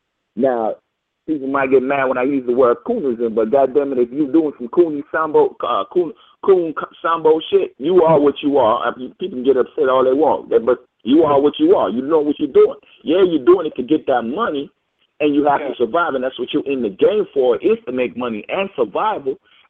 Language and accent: English; Kingston, Jamaica; from my neck of the wood in Chicago, not Chicago, in Jamaica. I'm from West Kingston